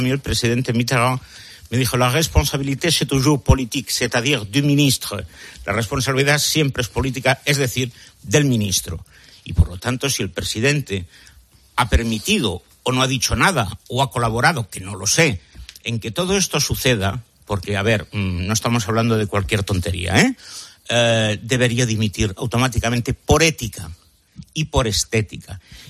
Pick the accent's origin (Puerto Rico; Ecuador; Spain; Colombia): Spain; Y a mí no me gusta, como español, ver a la mujer del presidente del gobierno sentada allí.